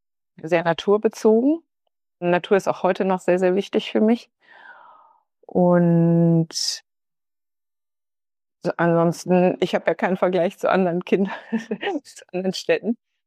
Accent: Münster, North Rhine-Westphalia, Germany; Ich bin hier aufgewachsen und bin dann erst, später bin ich dann angefangen, viel, viel zu reisen

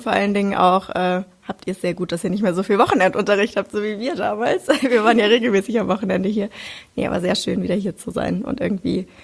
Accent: Darmstadt, Hesse, Germany; now in Hamburg, Germany; wir kommen beide aus Hessen, ich komme aus Darmstadt.

